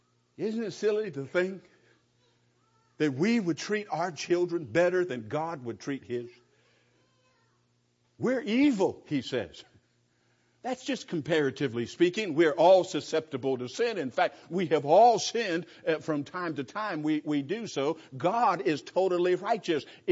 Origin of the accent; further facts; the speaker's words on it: Santa Monica, California, United States; When I was a boy, I grew up in Santa Monica, California, and there was a bully in my neighborhood.